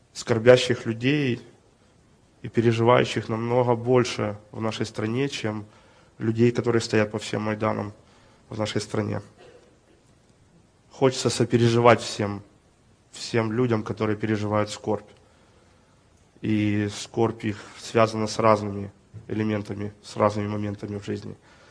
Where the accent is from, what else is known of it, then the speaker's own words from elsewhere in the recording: Ukraine; Я родился в Украине, хоть родился в Советском Союзе, или, скажем так, при Советском Союзе. И рос в семье, где очень любили страну, любили Украину.